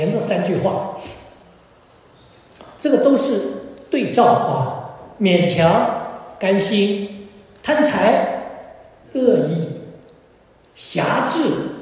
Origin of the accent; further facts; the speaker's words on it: China; 牧人跟我们中国人的那个概念也有不同的